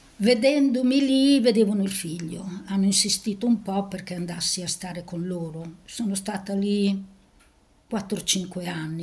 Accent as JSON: {"language": "Italian", "town": "Ravenna", "region": "Emilia-Romagna", "country": "Italy", "tie": "born there", "said": "Sono nata a Ravenna il 18 aprile 1940."}